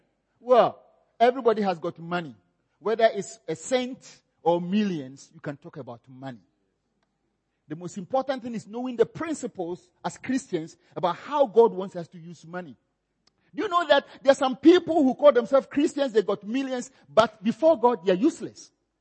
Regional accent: Ghana; also born or lived in Zambia; I grew up in Ghana and I stayed in Zambia.

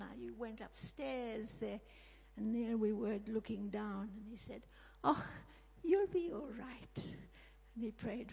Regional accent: Zambia; born there; I was born in Zambia in 1935, so I'm 80 years old.

